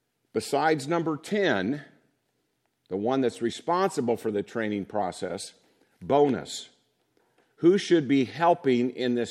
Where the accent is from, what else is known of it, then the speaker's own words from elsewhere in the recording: Indiana, United States; also born or lived in Kansas City; I'm from Indiana. We live just outside of Indianapolis, Indiana.